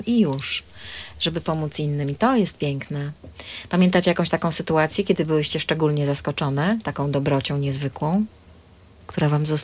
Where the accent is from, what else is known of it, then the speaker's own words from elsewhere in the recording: Lewin Kłodzki, Lower Silesian Voivodeship, Poland; Lewin Kłodzki, proszę państwa. Moje strony rodzinne zresztą.